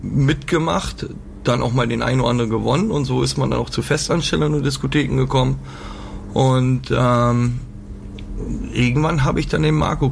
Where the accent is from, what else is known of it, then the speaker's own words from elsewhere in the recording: Northern Germany, Germany; Ja, also ich komme oben aus dem Norden. Vielleicht hört man das auch ein bisschen.